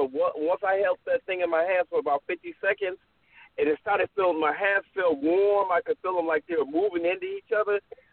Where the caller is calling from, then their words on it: Detroit, Michigan, United States; I'm calling from Detroit, Michigan.